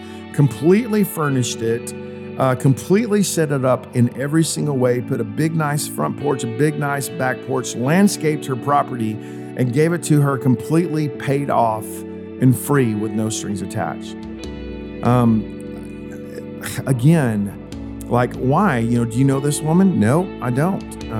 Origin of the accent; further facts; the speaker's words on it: Glen Rose, Texas, United States; Over in the city of Glen Rose, which is my hometown